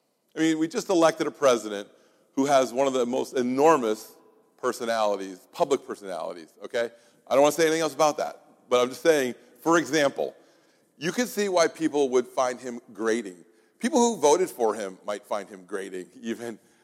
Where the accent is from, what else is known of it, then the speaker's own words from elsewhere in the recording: New England, United States; So where I grew up in New England, at least in my part of New England, because I'm a hybrid.